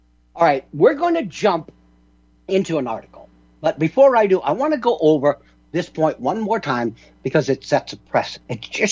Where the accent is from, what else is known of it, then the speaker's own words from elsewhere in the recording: United States; And I'm American, and I want to be a proud American.